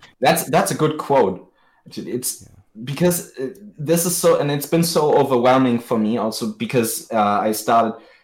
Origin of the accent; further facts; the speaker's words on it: Germany; in Germany, my home country, there are many of those monasteries and churches